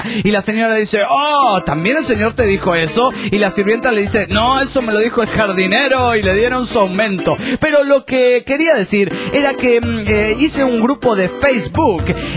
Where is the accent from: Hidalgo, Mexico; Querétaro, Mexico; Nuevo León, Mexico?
Nuevo León, Mexico; Monterrey; de Monterrey